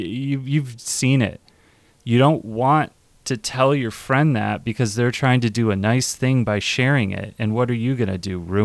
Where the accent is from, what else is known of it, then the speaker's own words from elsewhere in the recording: Michigan, United States; I mean, I'm from Michigan, so Springfield, Illinois is very familiar to me.